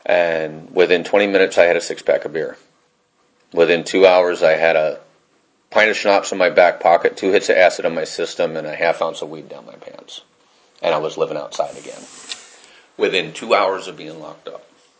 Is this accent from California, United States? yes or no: yes; Chico, California, United States; I came back to my hometown, which is a town called Chico in Northern California